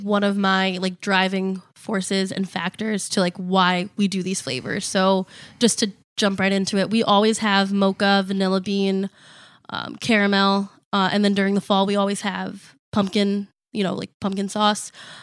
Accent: New Milford, United States; I grew up in New Milford, so literally just the next town.

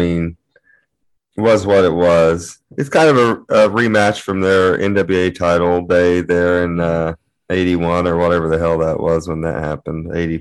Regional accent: Cincinnati, Ohio, United States; Absolutely. I'm from Cincinnati. God. We have German shit all over the place.

